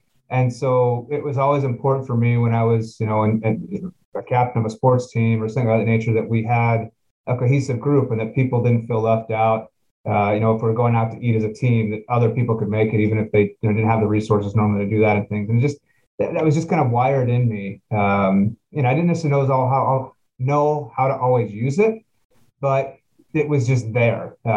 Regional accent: Oregon, United States; also born or lived in California; So I grew up on the West Coast. So born in California, but raised up in Oregon. Spent all of basically my primary and secondary school up just kind of in the suburbs west of Portland, Oregon.

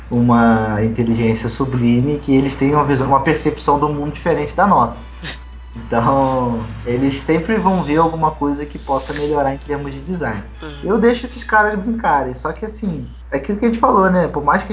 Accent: Rio de Janeiro, Brazil; só porque eu sou carioca e isso faz parte do meu sangue.

